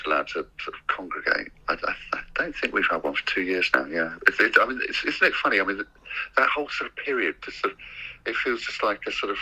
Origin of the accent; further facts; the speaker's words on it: Tottenham, London, United Kingdom; I am really, really proud to be the mayor of Tottenham. I mean, it's my hometown